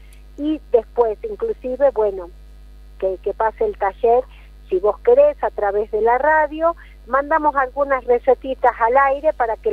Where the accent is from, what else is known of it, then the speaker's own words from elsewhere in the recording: La Quiaca, Jujuy, Argentina; born there; tratándose de La Quiaca, doblemente todavía. Ser útil al lugar donde yo nací, que quiero tanto, a mí me llena de placer